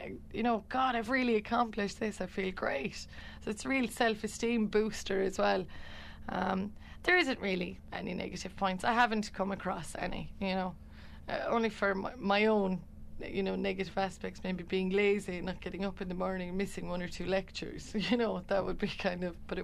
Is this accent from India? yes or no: no; Ballinacurra, Munster, Ireland; I mean, I'm only from down the road. I'm only from Ballinacurra.